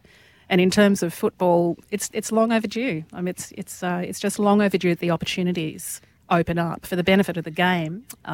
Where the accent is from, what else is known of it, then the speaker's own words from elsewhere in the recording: Tasmania, Australia; It was not in my experience growing up in Tassie.